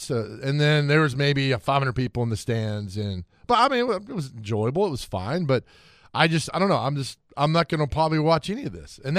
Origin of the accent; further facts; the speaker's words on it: Nashville, Tennessee, United States; But to see the Jets roll into my hometown, and I know the Titans have been here since 97 when they were the Oilers